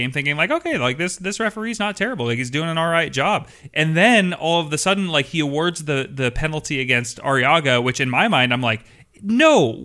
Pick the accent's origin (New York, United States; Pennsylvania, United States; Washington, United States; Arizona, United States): Washington, United States; Seattle; and we're from Seattle